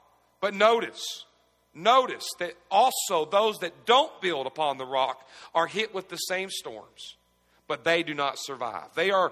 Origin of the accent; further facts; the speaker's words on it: Owensboro, Kentucky, United States; I grew up here in Owensboro. I'm a native of Owensboro